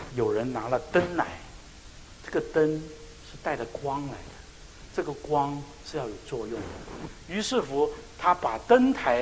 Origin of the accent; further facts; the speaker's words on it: China; 我们中国人很喜欢讲一句话，叫做瞎忙活，瞎折腾